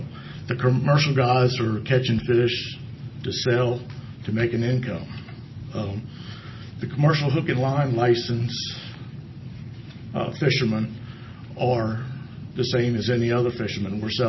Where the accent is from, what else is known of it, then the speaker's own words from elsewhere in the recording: Virginia, United States; I'm from Atchipunga, Virginia, over on the Eastern Shore.